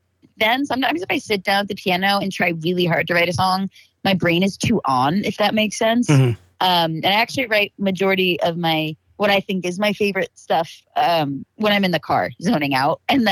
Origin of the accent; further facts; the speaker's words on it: New Jersey, United States; We flew to Texas, and then we're from Jersey, but you know, we had to go all the way to the bottom of Jersey, like 3.5 hours away the next weekend for another festival.